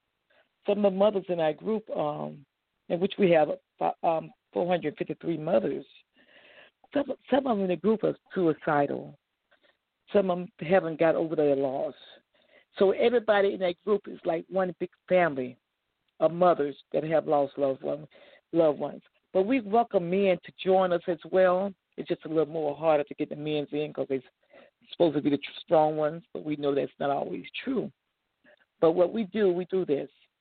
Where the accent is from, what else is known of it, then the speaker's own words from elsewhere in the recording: Riviera Beach, Florida, United States; I was born and raised in Riviera Beach. I graduated from Palm Beach Gardens High School.